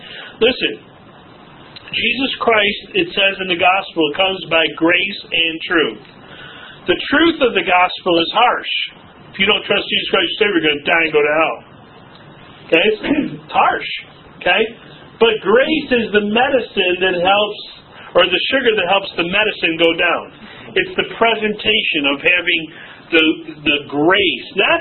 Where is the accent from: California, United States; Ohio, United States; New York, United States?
New York, United States; No. Well, you weren't? Well, where were you? I was up north by the lake.